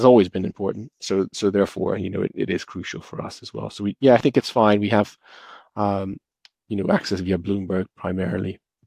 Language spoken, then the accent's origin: English; Brazil; So, I'm originally from Brazil, and I would say, the Brazilians are more dramatic.